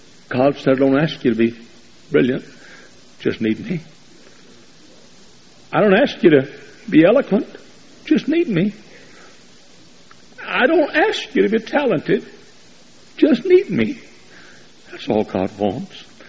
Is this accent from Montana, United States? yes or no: no; Dallas, Texas, United States; But I'm the original Dallas Cowboy fan. I grew up in Dallas.